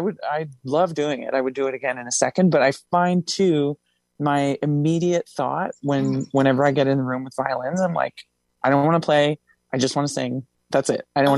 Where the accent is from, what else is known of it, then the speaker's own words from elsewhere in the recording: Hamilton, Ontario, Canada; Yeah, that so that happened because basically because I'm from Hamilton.